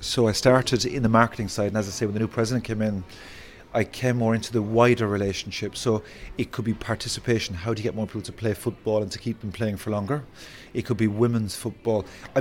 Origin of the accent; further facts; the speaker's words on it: Ireland; which is quite for me as an Irish person, seeing an amateur organisation like the GAA be so professional